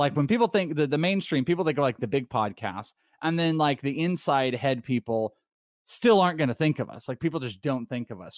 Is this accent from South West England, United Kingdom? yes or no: no; Wales, United Kingdom; oh, I'm actually part of … I'm Welsh.